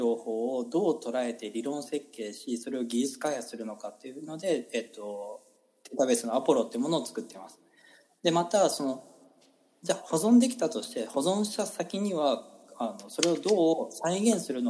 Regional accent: Hiroshima, Japan; 僕自身やっぱり広島出身の中で

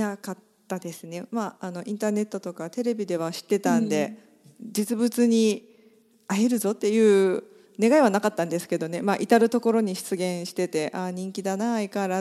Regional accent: Kumamoto, Japan; 地元の熊本とあと所要で東京と中期滞在のような感じでいたら、

